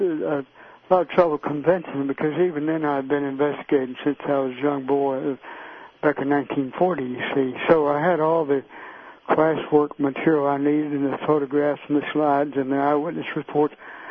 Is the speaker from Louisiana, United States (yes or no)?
no; Mount Airy, North Carolina, United States; because of a big wave of UFO reports in my hometown of Mount Airy at the time.